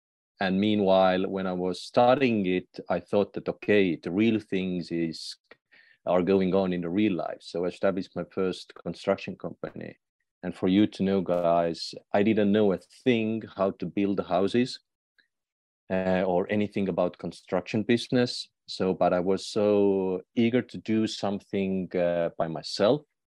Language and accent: English; Estonia; English is a second language; Yeah, I'm in Estonia. I'm originally from Estonia. Because of my business, I go to Portugal, so I'm on and off in Estonia and in Portugal.